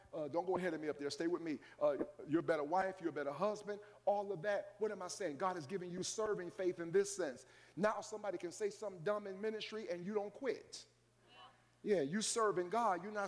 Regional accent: Cleveland, Ohio, United States; I'm from Longwood. They tore Longwood down. I rode past Longwood.

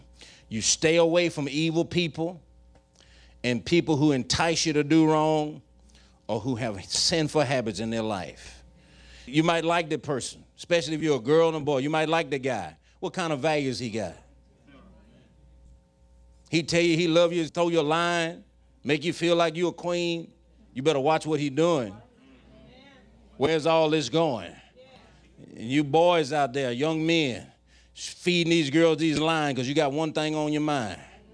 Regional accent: Bayou Rapids, Louisiana, United States; He's from Brooklyn, New York. I'm from Bayou Rapids, Louisiana. Big city.

